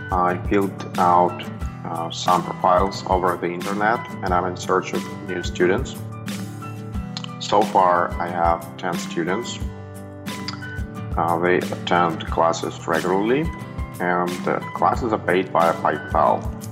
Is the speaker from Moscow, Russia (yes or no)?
yes; Moscow, Russia; English is a second language; I'm from Moscow, Russia.